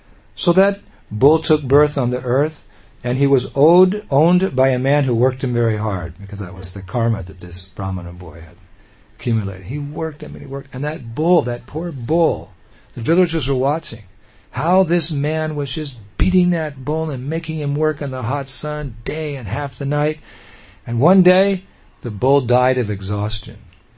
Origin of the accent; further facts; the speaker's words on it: San Francisco, California, United States; born there; I was born in San Francisco.